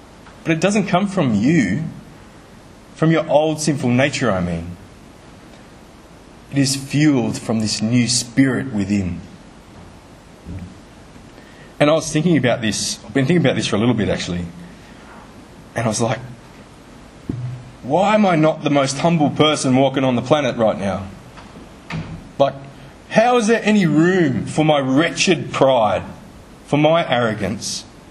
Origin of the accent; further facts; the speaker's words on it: Dubbo, New South Wales, Australia; I know I grew up in Dubbo my whole life, but still.